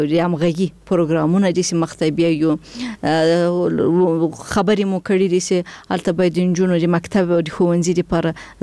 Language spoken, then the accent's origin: Pashto; Afghanistan